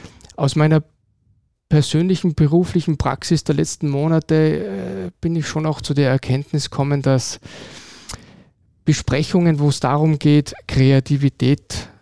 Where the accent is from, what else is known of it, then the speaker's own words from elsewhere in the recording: Salzburg, Austria; now in Upper Austria, Austria; Also ich bin Salzburger. Ich bin erst seit 4 Jahren Oberösterreicher, weil ich mit meiner Frau dort Haus gebaut habe.